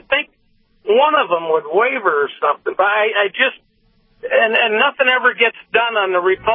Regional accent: Grand Forks, North Dakota, United States; I love your radio station. I'm from Grand Forks. I listen to you guys.

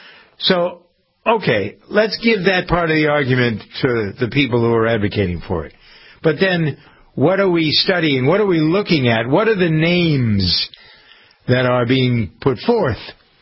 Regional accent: Framingham, Massachusetts, United States; We have a situation in my hometown in Framingham, Mass.

